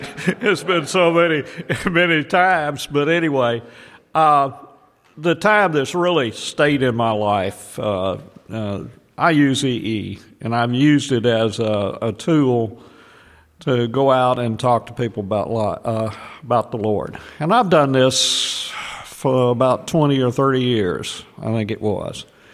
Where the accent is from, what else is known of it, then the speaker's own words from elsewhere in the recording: the South, United States; I'm a Southerner.